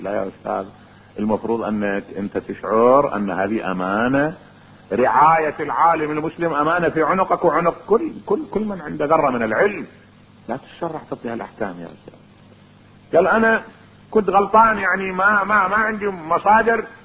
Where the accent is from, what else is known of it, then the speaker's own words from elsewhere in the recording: Najaf, Najaf Governorate, Iraq; قال لي انت منين؟ قلت له انا والله من العراق. قال لي من اي بلد؟ من النجف.